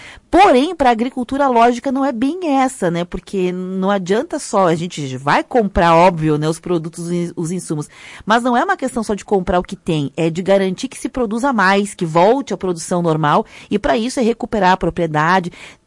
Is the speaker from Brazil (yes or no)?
yes; Rio Grande do Sul, Brazil; Nós estamos muito, enquanto gaúchos, falando